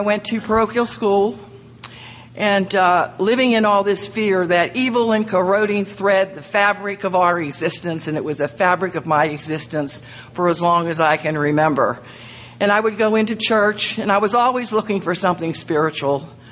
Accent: Jeannette, Pennsylvania, United States; born in a small town in Jeanette, Pennsylvania, which is right outside of Pittsburgh. And I always say my hometown

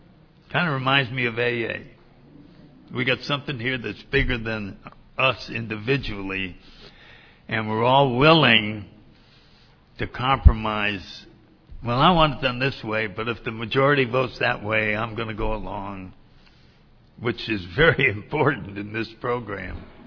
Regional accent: Connecticut, United States; And I always said, when I grew up in Connecticut, and I saw pictures of palm trees, and I tell you, I knew I wanted to live where the palm trees were.

